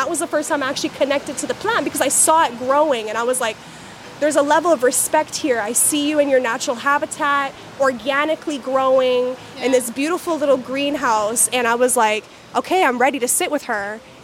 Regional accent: Canada; So I'm Canadian. Caribbean Canadian. I was born in Canada, and my mom is Jamaican, my dad's Panamanian

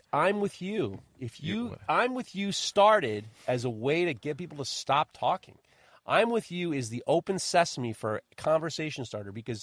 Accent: New York, United States; I'm a schmuck from the Upper East Side.

